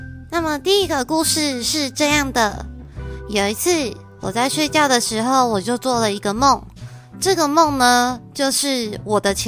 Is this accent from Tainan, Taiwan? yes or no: no; Taichung, Taiwan; 身为土生土长的台中人呢，当然是基本上人手都会有一台机车，我跟我女朋友也不例外。